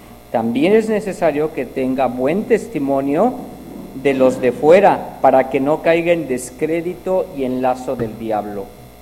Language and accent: Spanish; Mexico; accent: Mexican; Si se me sale el acento mexicano, es que pasé un rato allá en la tierra. Y que lo soy también, sí, en primer lugar.